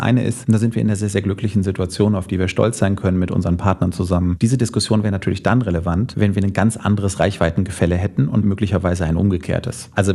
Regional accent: Hamburg, Germany; ich bin Hamburger

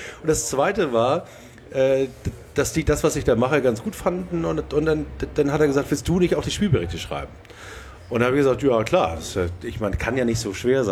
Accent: Blankenese, Hamburg, Germany; ich bin in Blankenese aufgewachsen

